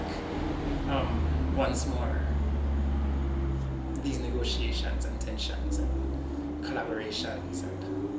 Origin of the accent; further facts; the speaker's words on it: Jamaica; I grew up in the Anglican Church in Jamaica